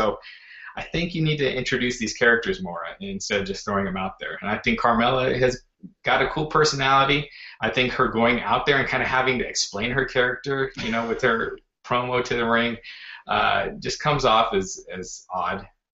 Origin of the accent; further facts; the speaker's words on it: Staten Island, New York, United States; Yeah, Staten Island. I'm a New Yorker.